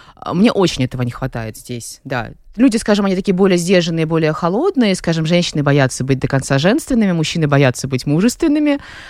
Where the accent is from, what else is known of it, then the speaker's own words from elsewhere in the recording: Latvia; Я родилась в Латвии, и я даже закончила местную латвийскую академию художеств. До этого был колледж Розенталя. То есть, в принципе, я такая армянка балтийского разлива.